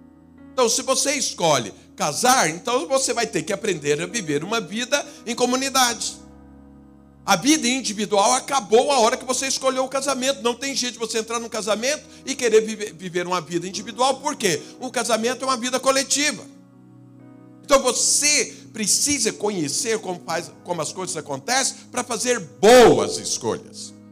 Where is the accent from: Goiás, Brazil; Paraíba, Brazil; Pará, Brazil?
Goiás, Brazil; born there; Eu nasci lá em Goiás. Lá a média de temperatura é 30 graus.